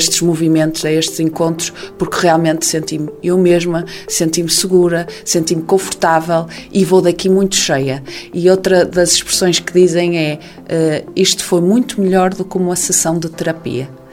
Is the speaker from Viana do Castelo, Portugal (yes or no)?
yes; Viana do Castelo, Portugal; Nós estamos sediadas em Viana, eu sou vianense